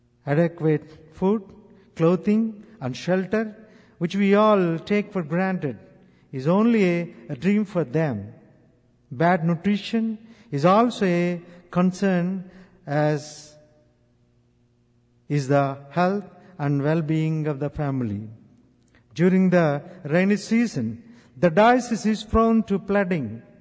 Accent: India; I come from India. I am a diocesan pastor.

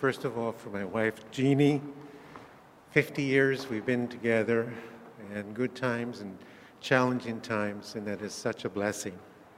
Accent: Santa Monica, California, United States; I was raised in Santa Monica. We went to St. Monica's, and my dear mother provided for us a good Catholic education. This was in the mid-40s to the 50s

